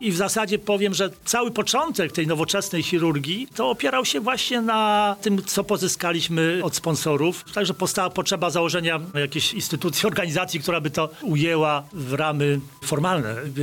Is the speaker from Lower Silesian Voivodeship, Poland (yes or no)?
yes; Ząbkowice Śląskie, Lower Silesian Voivodeship, Poland; Ja pochodzę z Ząbkowic Śląskich, to jest takie miasto u bramy Kotliny Kłodzkiej